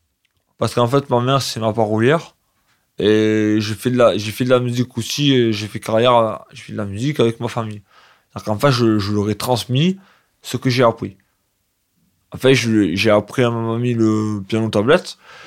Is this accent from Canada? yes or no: no; Sénas, Provence-Alpes-Côte d'Azur, France; J'ai grandi à Sénas, chez mes parents.